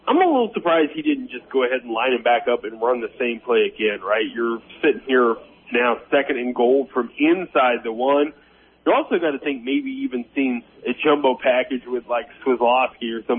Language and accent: English; Iowa, United States; It's we're from Iowa, so let's be a little less efficient and take our time.